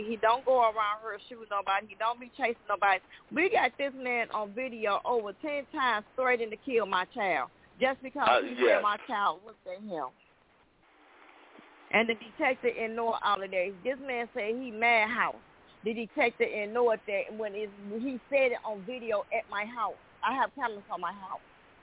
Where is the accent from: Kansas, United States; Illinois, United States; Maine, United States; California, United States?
Illinois, United States; I'm not from Ohio. I'm from Illinois.